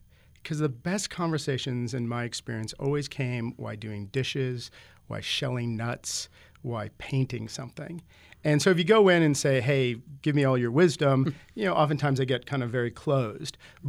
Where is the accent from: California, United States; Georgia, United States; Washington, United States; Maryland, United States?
Washington, United States; Seattle; And as background, I grew up in Seattle